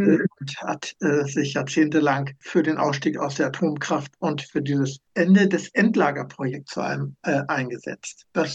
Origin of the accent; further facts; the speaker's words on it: Lower Saxony, Germany; also ich bin hier im Wendland auch groß geworden. Ich habe sogar einen ganz, ganz direkten Bezug zu Gorleben. Meine Großeltern haben da gelebt.